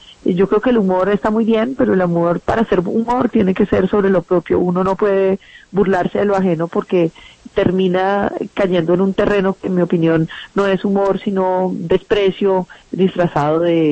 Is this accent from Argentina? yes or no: no; Colombia; construimos una nación donde quepamos todos y nos podamos querer como colombianos.